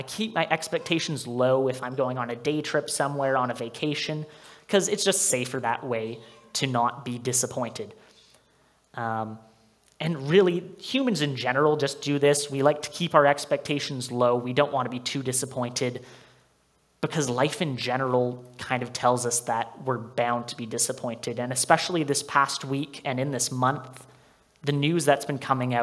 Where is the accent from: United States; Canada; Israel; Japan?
Canada; Nanaimo, British Columbia; It has been fantastic to be on the island because it's actually my home. I'm from Nanaimo, so getting to be home and getting to intern here has been an absolute blast.